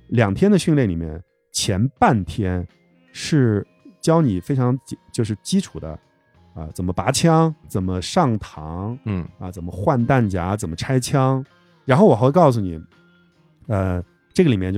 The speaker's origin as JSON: {"language": "Chinese", "country": "China", "said": "我只能用英文说，我来自中国"}